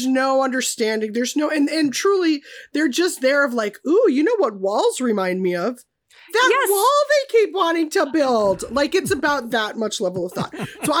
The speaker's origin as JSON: {"language": "English", "region": "Minnesota", "country": "United States", "said": "I'm from Minnesota. You know, that's how we say it in God's country."}